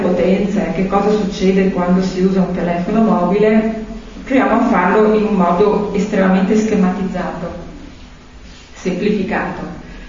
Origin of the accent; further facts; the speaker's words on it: Venice, Veneto, Italy; now in Padova, Italy; io arrivo dalla campagna, in realtà io sono veneziana, non padovana, però arrivo dalla provincia di Padova in questo momento, vivo lì.